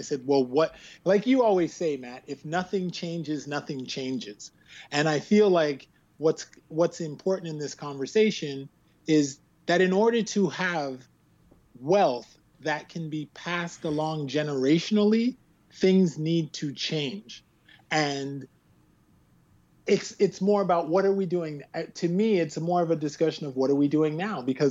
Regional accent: Canada; my wife's African American and I'm West Indian Canadian.

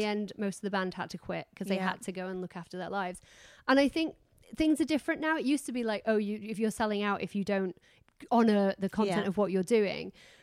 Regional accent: United Kingdom; I was working being British for the first time in my life.

